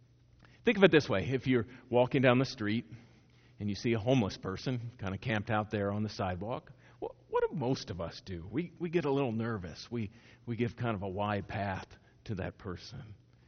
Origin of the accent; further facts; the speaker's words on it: Missouri, United States; Now, I grew up in Missouri, and it's sort of similar if you grew up in Indiana. We don't have mountains.